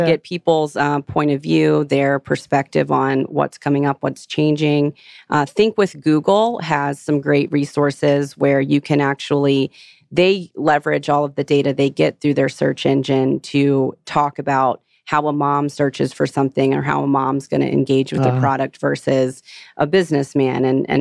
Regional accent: Atlanta, Georgia, United States; also born or lived in Dallas; I'm actually just moving in from Dallas, Texas. I'm originally from Atlanta, but just recently moved back to Atlanta

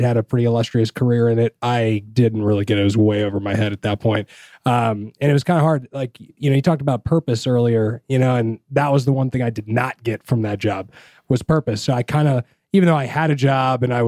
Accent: Bainbridge Island, Washington, United States; So I'm originally from Bainbridge Island, Washington.

